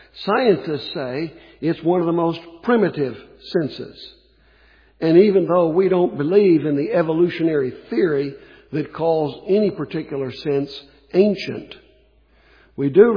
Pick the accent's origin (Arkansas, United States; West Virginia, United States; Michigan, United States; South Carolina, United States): West Virginia, United States; when I first came to Iowa, you know, I'm brand new to this area. I was raised in West Virginia.